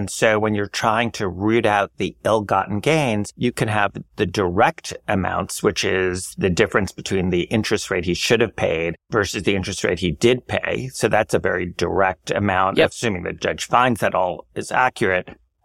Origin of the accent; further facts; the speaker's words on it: New York, United States; little insider question for as a New Yorker, which I should know the answer to.